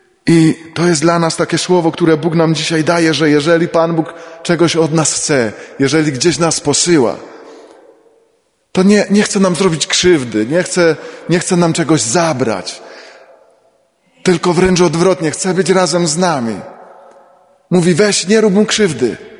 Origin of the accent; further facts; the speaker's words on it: Jagieła Mała, Subcarpathian Voivodeship, Poland; also born or lived in Nicaragua; A pochodzę tutaj spod Przeworska, z takiej wioski, która się nazywa Jagieła Mała. A parafią przynależymy do Wólki Pełkińskiej.